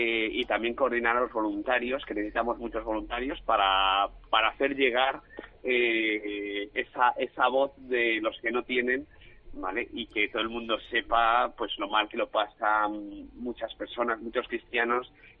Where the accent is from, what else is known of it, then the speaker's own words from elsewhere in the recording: Madrid, Community of Madrid, Spain; moved away; yo soy un madrileño que mañana voy a hacer 20 años en Galicia.